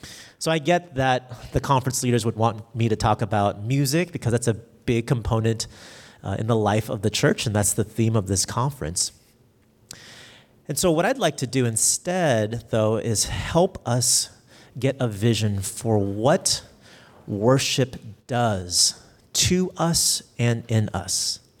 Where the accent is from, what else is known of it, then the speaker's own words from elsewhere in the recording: San Jose, California, United States; born there; now in Louisville, United States; Both my parents are from Vietnam, but I was born here in the States in San Jose, California. Our family moved to Louisville, Kentucky in 2014.